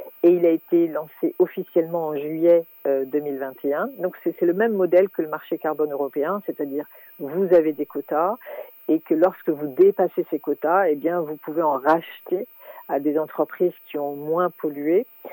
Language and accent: French; France; Mais voilà, nous on est français